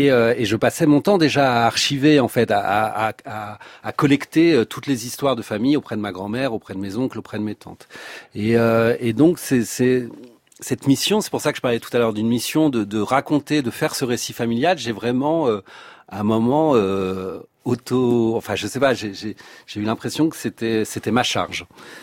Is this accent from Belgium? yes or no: no; France; quitte à venir en tant que français